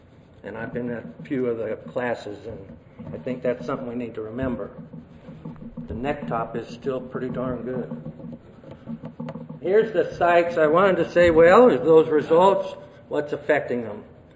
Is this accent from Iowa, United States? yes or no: yes; Boone, Iowa, United States; born there; I was born in Boone, Iowa, but no, that's not really the reason I picked those.